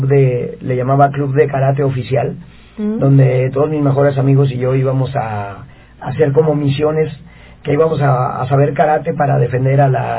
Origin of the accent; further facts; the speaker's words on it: Guadalajara, Jalisco, Mexico; todos los juegos de niñez que había en mi tierra, en Guadalajara.